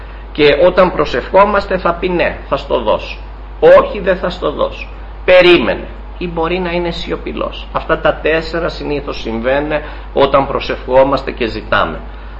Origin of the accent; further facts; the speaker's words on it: Chania, Crete, Greece; Μπορεί να μεγάλωσα στα Χανιά, εκεί ο πατέρας μου, έτσι που ήταν εργάτης του Κυρίου